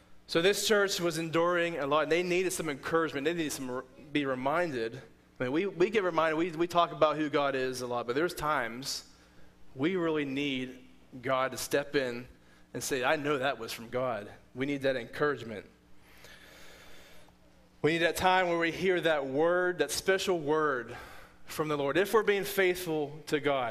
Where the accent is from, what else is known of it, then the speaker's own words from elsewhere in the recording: Pennsylvania, United States; I'm from Pennsylvania, as you know, and going down to Tennessee for seminary is my first time more or less leaving home.